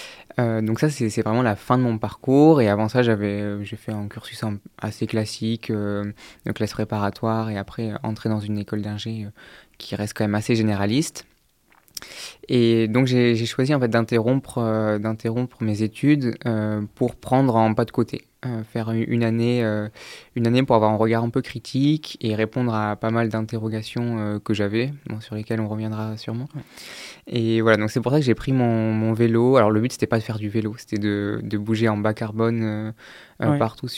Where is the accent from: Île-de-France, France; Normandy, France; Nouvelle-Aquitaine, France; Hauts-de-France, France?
Nouvelle-Aquitaine, France; Bordeaux; je viens de Bordeaux, donc c'est pas trop loin.